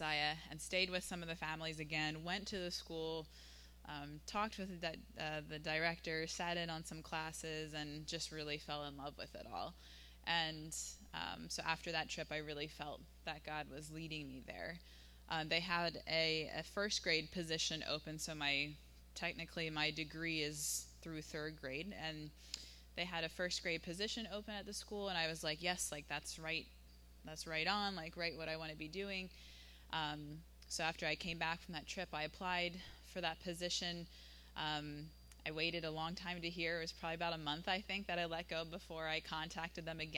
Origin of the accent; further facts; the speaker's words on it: Hummelstown, Pennsylvania, United States; I grew up in Hummelstown, not far from here, raised in a Christian family, went to Christian school, Harrisburg Christian, went to Messiah College.